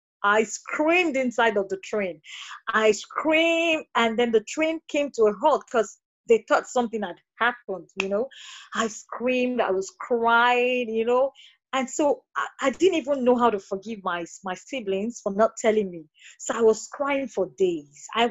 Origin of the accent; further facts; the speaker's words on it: Nigeria; also born or lived in Asia; now in Paris, France; I am a business growth and a digital marketing strategist. I'm a Nigerian, but I'm based in Paris. But before I came to Paris, I lived in Asia for 10 years.